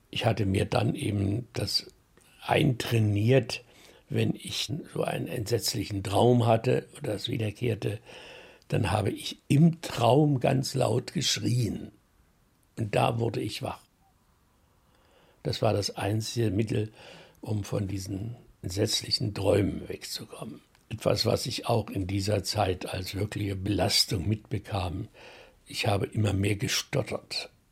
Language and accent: German; Wrocław, Lower Silesian Voivodeship, Poland; born there; geboren in Breslau am 14. Juni 1935. Ich bin Theologe